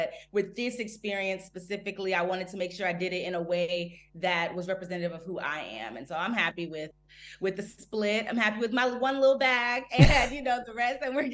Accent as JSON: {"language": "English", "country": "Nigeria", "said": "I'm Nigerian, so I mean, that's how I communicate with all of my family is through"}